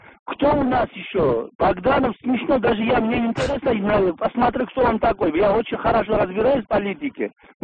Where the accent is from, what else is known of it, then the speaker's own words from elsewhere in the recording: Georgia; Russian is a second language; now in Moscow, Russia; вот я сам грузин, 4 года в Москве